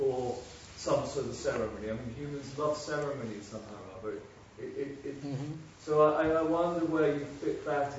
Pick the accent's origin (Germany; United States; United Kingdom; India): India; I'm not actually a Buddhist, a Christian with an Indian, I'm Indian teacher